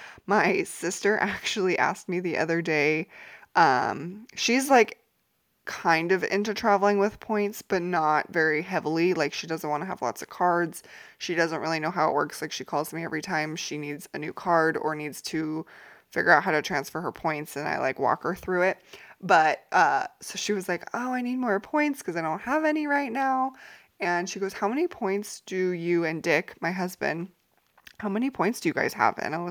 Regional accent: New Mexico, United States; I live here in the U.S. I'm from New Mexico, if you don't know.

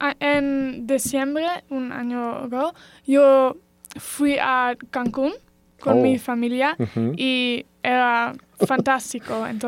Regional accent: Netherlands; Spanish is a second language; now in Spain; De Holanda.

